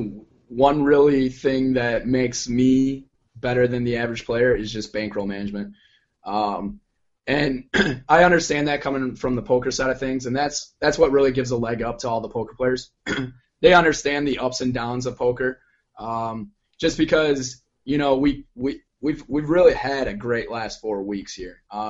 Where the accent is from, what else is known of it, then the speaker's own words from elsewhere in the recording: Wisconsin, United States; I mean, I can play in, I'm from Wisconsin.